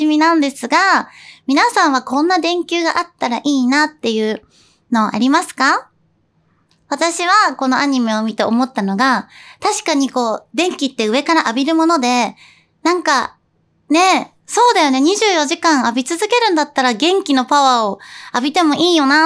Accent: Tokyo, Japan; 東京出身、東京育ち、東京生まれの私は、もちろん東京、千葉、埼玉、神奈川はいっぱい行ったことあるんですけど、

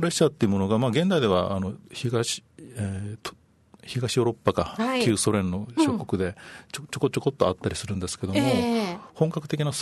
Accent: Okinawa, Japan; 鉄道は沖縄生まれ育ちなので

